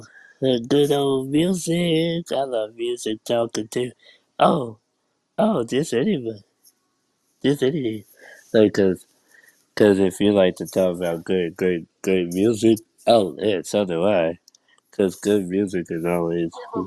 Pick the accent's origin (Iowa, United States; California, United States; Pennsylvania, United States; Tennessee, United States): Tennessee, United States; Chattanooga; Yeah, I'm from Chattanooga, Tennessee, born and raised in Tennessee.